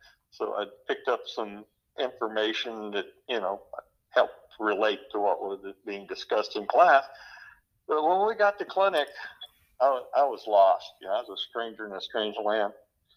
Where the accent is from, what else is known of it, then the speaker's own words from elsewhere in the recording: the South, United States; I grew up in the South. Men don't touch other men's bodies.